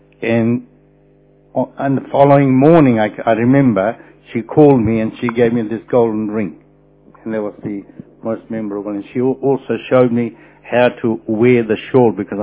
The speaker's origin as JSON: {"language": "English", "country": "New Zealand", "said": "I don't know any Hindi, so I said, I'm from New Zealand."}